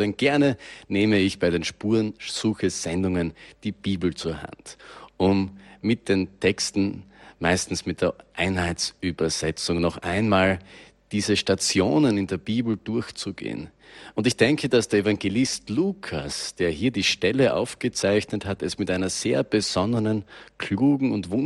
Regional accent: Austria; Bei uns in Österreich sagt man ganz kurz Maria Lichtmess

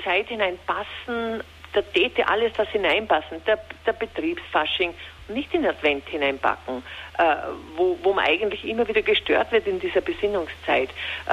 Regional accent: Upper Austria, Austria; Ich spreche da hier von Mühlviertel, also meiner Heimat

